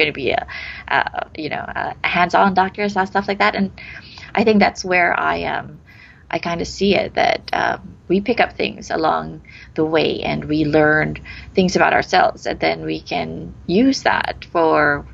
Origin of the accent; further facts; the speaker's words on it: Philippines; I grew up here. I was born here in the Philippines. I went to the University of the Philippines